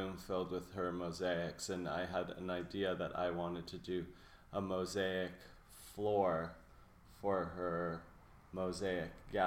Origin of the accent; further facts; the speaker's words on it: Los Angeles, California, United States; because in fact I was born in Los Angeles, I went to school in Los Angeles